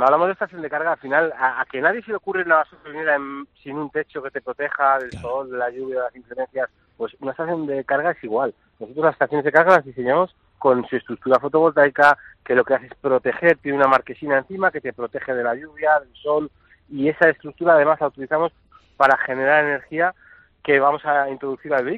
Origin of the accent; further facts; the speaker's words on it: Palencia, Castile and León, Spain; yo soy de Palencia, yo vivo allí, vivo muy bien, la calidad de vida es enorme y quiero que mantenerme allí, que estoy muy a gusto.